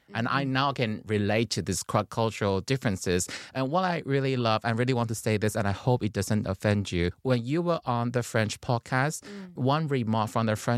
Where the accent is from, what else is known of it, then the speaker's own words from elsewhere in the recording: Taiwan; I'm from Taiwan. My mom is Taiwanese and my father is Taiwanese.